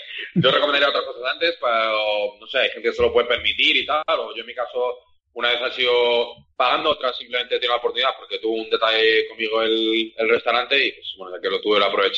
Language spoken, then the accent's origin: Spanish; Valencia, Valencian Community, Spain; bueno, soy de Valencia